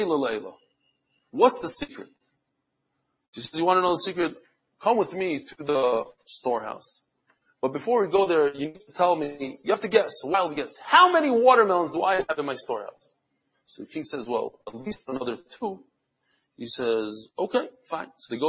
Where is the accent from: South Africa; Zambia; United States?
United States; New York; I'm from New York, so this, so a garbage bag is where they disposed of bike parts in New York, the mafia.